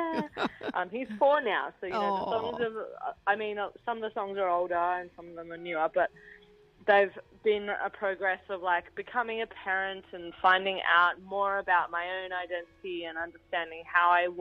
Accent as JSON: {"language": "English", "country": "Australia", "said": "trying to find my identity as an Australian that doesn't have, much of my cultural background is just English."}